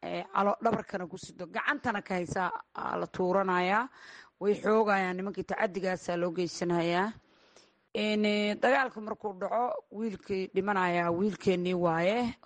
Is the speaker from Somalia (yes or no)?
yes; Galmudug, Somalia; Maya reer Buldaani reer Galmudug baynu nahay.